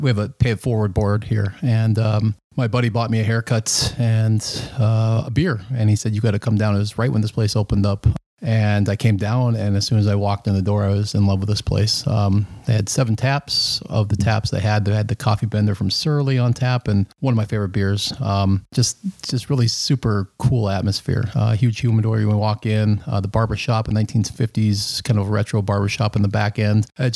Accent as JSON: {"language": "English", "town": "Williston", "region": "North Dakota", "country": "United States", "tie": "born or raised there", "also_born_or_lived": "Idaho / Maine / Hawaii", "said": "We've lived in Idaho, Maine, Hawaii. I grew up in North Dakota, in Williston, North Dakota."}